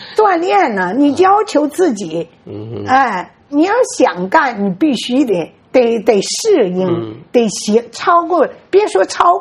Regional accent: China; also born or lived in Japan; 我说我是日本人，但是我是50年前留在中国的残留孤儿

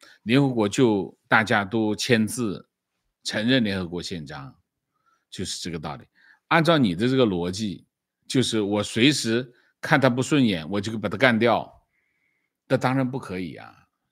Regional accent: China; 所以我们中国人和我们现代文明还有很大的距离

